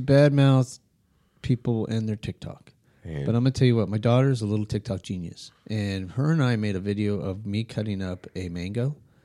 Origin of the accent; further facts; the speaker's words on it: Albuquerque, New Mexico, United States; because I grew up in Albuquerque, Mexico.